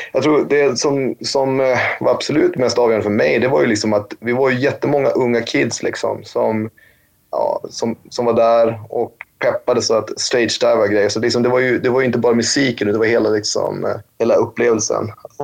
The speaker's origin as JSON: {"language": "Swedish", "town": "Umeå", "region": "Västerbotten County", "country": "Sweden", "tie": "born or raised there", "said": "Ja, alltså, jag är uppvuxen i Umeå under det glada 90-talet"}